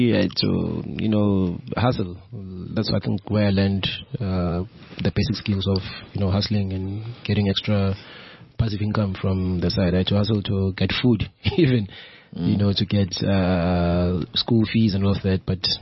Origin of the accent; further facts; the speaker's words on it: Witbank, Mpumalanga, South Africa; Okay, well, like I said, I was born in Witbank.